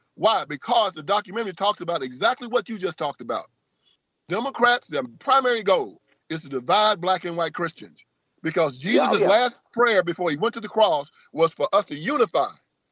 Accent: Brownsville, Tennessee, United States; Look, I grew up in Brownsville, Tennessee.

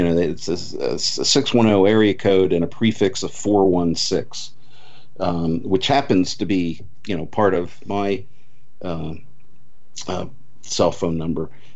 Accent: Pennsylvania, United States; Now, in my home state of Pennsylvania

